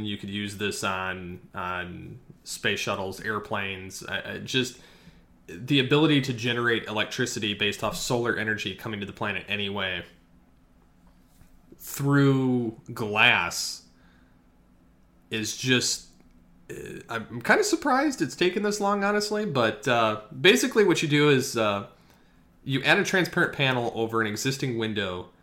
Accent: Michigan, United States; Funny enough, this comes from my home state of Michigan, another magical innovation from this state.

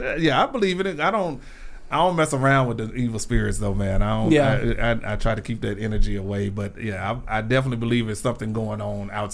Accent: Little Rock, Arkansas, United States; So I was living in Memphis. I'm from Little Rock. So I had to go get my ID, change my ID over.

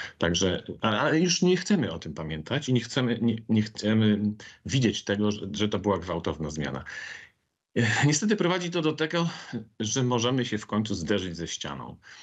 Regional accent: Łódź Voivodeship, Poland; Pochodzę z centralnej Polski, z województwa łódzkiego.

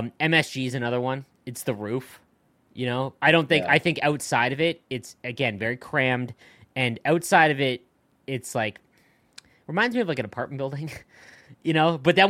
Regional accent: Canada; it's just because I'm Canadian and I'm surrounded by the Blue Jays

